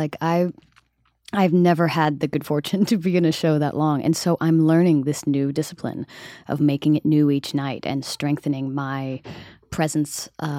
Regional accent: Summerville, South Carolina, United States; And so I was raised in a town just a little outside of Charleston called Somerville

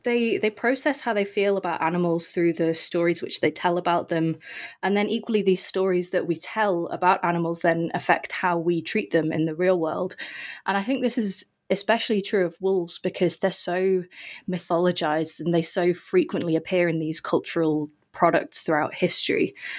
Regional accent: England, United Kingdom; Okay, so I'm from England. As you said, I did my PhD in at St. Andrews in Scotland.

